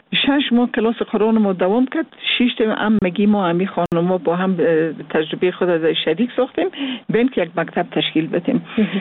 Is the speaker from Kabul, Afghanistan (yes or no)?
no; Mazar-i-Sharif, Balkh, Afghanistan; born there; مزار شریف چون زادگاه من